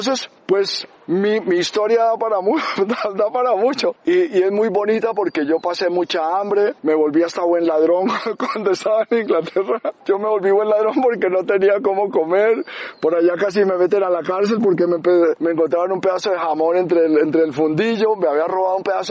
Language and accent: Spanish; Colombia; born there; moved away as an adult; Nacimos en Colombia y nos desboronamos porque aquí no. Por eso me fui yo de Colombia